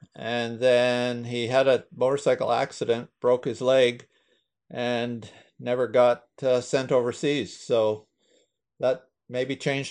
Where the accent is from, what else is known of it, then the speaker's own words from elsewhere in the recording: Ottawa, Ontario, Canada; Growing up in Ottawa, that was, you know, kind of a natural occupation.